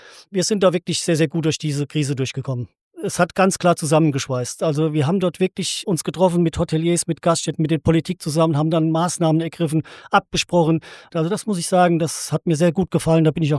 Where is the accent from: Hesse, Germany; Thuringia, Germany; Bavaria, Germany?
Hesse, Germany; Rüdesheim; Und wir Einheimische gehen auch in die Drosselgasse.